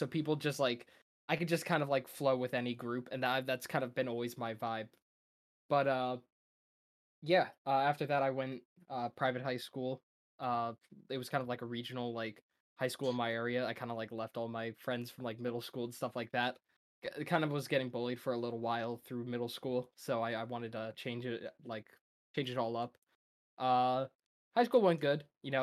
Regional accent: New Jersey, United States; So I'm from New Jersey. I kind of lived in my hometown.

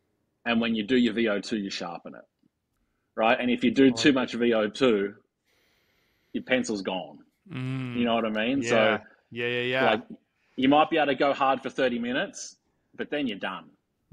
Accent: Australia; Growing up in Australia, guys would be leaving 10 minutes before the leave time just to piss people off.

